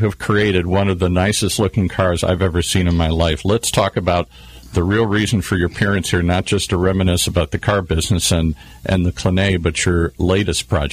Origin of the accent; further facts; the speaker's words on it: Detroit, Michigan, United States; When I grew up in Detroit, we were talking about this offline